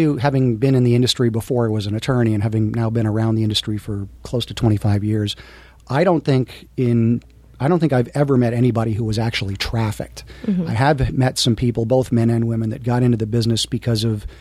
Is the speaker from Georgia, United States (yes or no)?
no; California, United States; I grew up in the Valley, and on Lancashire Boulevard